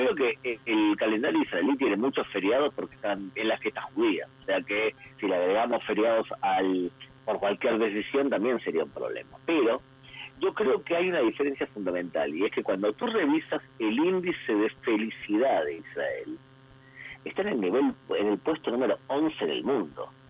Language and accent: Spanish; Argentina; born there; Argentina, mi país natal